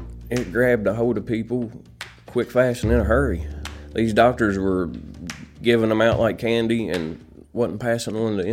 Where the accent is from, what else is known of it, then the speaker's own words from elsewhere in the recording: Cedar Grove, West Virginia, United States; I grew up in Cedar Grove. It's about 15 miles east of here.